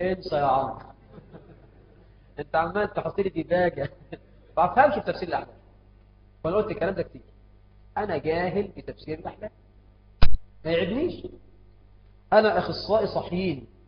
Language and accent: Arabic; Egypt